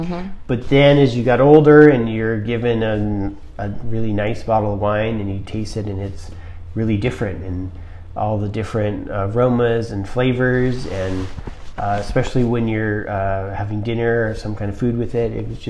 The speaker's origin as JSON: {"language": "English", "region": "California", "country": "United States", "tie": "born or raised there", "said": "I grew up here in the Bay Area, okay. Just outside San Francisco in the East Bay."}